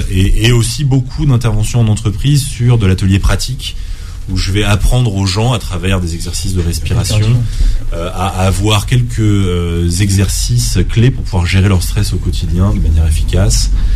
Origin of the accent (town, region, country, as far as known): Nice, Provence-Alpes-Côte d'Azur, France